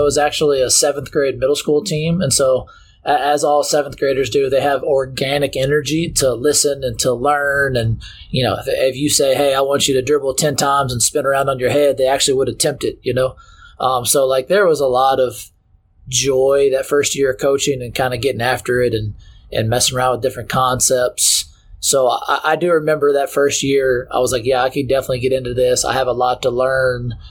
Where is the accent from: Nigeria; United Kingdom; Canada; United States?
United States; Lexington, Kentucky; I grew up in Lexington, Kentucky, so I grew up watching Kentucky basketball.